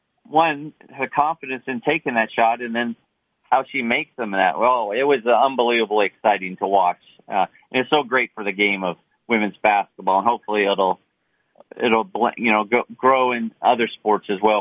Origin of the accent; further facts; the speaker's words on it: Canada; he's Canadian and I'm Canadian